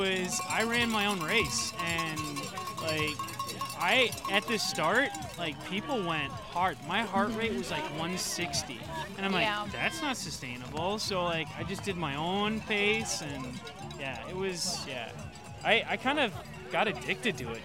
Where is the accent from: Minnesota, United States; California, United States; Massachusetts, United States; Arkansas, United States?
Minnesota, United States; So I'm from Minnesota. If you can't tell from my accent